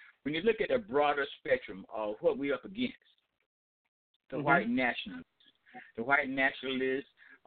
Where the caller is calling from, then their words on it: Albany, Georgia, United States; I'm calling from Albany, Georgia, via Atlanta, Georgia.